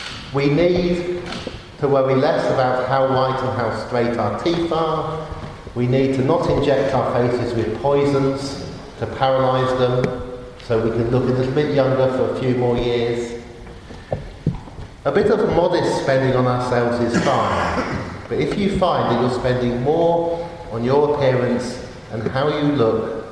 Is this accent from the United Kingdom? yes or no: yes; Oxford, South East England, United Kingdom; Now, I was brought up in Oxford, and if you were brought up in Oxford in the 1980s, the set text for O-level English was Down and Out in London and Paris.